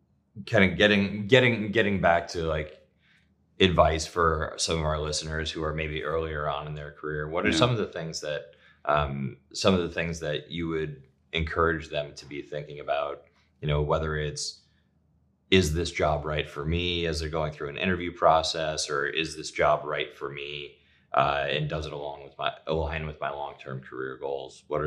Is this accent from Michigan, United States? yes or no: yes; Troy, Michigan, United States; I grew up just outside of Detroit.